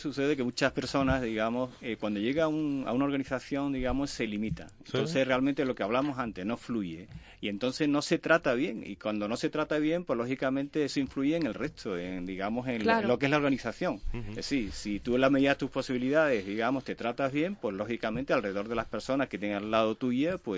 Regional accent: Jerez de la Frontera, Andalusia, Spain; Soy de Jerez de la Frontera.

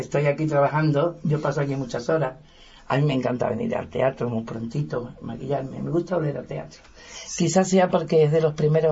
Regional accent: Seville, Andalusia, Spain; lo que jugaba era en la azotea de la casa donde nací, en Fresidoro, de Sevilla

